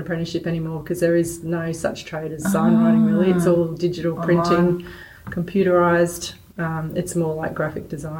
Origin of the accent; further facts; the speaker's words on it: Victoria, Australia; my brother's back where we grew up in Victoria.